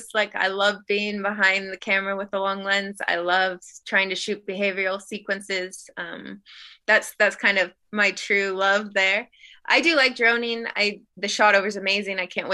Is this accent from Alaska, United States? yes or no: yes; Alaska, United States; I grew up on boats. I grew up in Alaska. I was there throughout part of elementary school. So I spent quite a bit of time on boats.